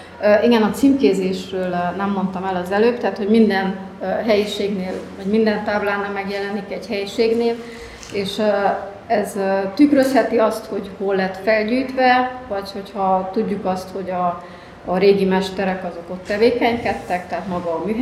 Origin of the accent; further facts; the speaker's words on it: Agyagfalva, Harghita, Romania; a régi képek, azok a saját képeim, én onnan származok